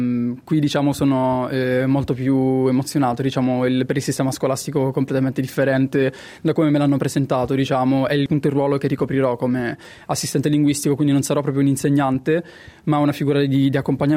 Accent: Calabria, Italy; sono calabrese ma ho studiato a Venezia per la magistrale e ho fatto lingue

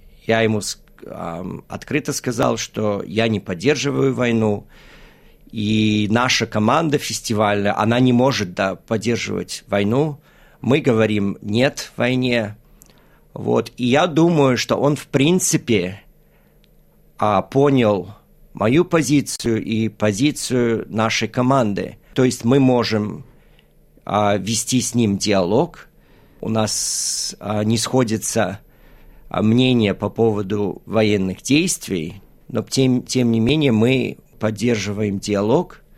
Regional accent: Australia; born or raised there

